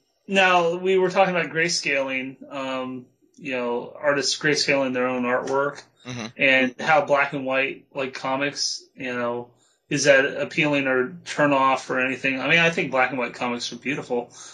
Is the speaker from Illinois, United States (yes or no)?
no; Cincinnati, Ohio, United States; And you know, it's my hometown.